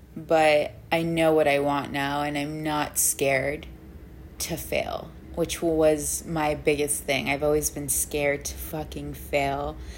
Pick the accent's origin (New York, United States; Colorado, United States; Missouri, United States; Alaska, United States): New York, United States; New York City; I feel like as a New Yorker, my whole life, it's just fast paced